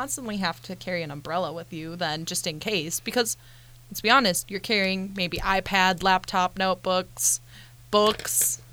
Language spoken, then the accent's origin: English; Ohio, United States; I mean, I've lived in Ohio my whole life and I'm from Northeast Ohio.